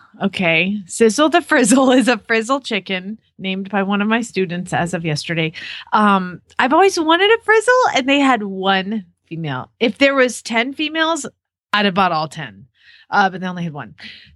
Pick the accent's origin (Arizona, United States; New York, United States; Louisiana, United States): Arizona, United States; Phoenix; from Phoenix, Arizona